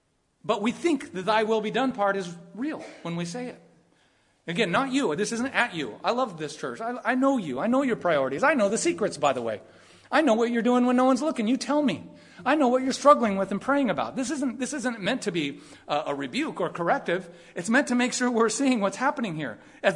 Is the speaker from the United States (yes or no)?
yes; Modesto, California, United States; born there; I know where I was born. I was born in Modesto City Hospital.